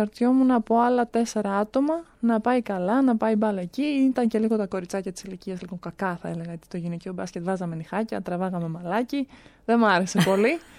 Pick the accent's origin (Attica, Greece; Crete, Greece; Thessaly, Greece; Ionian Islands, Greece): Attica, Greece; Menidi; μεγάλωσα στο Μενίδη. Σε μια, δεν θα έλεγα κακή περιοχή πολύ, αλλά μια περιοχή η οποία δεν θυμίζεται για τις καλές επιλογές που μπορείς να κάνεις.